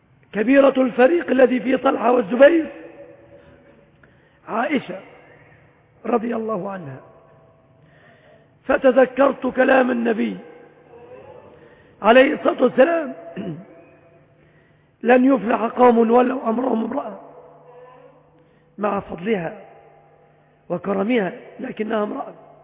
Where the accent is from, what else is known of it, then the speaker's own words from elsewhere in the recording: Egypt; بلادنا مصر